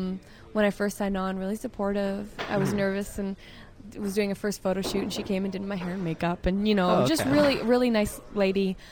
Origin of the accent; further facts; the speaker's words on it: Canada; Sometimes it bothers me because I am Canadian, and I'd like to be there.